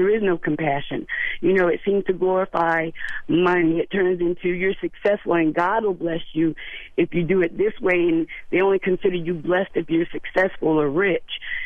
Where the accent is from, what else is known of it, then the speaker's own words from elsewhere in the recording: the South, United States; For me, you have to understand, I come from the South, and my dad was a Baptist minister for 35 years, and at the same church for 29 years.